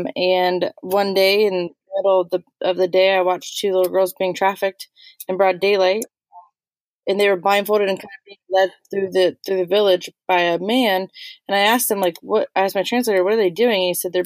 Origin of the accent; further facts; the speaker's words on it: Columbus, United States; Yeah, I grew up in Columbus, and became a nurse.